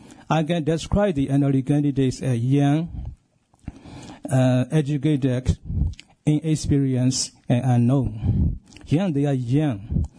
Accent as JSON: {"language": "English", "country": "Myanmar", "tie": "born or raised there", "second_language": "English", "said": "I was born and raised in Burma, also known as Myanmar."}